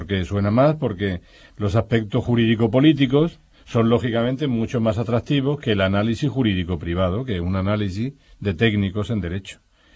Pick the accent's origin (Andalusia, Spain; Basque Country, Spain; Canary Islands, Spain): Andalusia, Spain; Cuando digo a la gente, yo soy andaluz, gente para mí no es despectivo